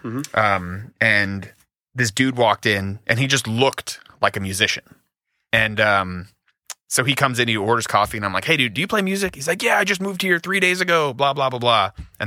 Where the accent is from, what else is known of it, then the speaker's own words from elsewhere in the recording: Florida, United States; also born or lived in Los Angeles; I'm from South Florida, and I lived in L.A. for about 4 years after college